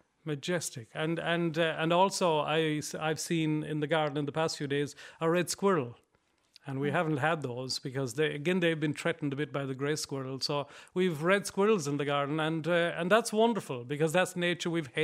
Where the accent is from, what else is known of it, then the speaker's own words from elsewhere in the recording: Ballinspittle, Munster, Ireland; And I'm from Ballinspittle. And like, we were three country boys.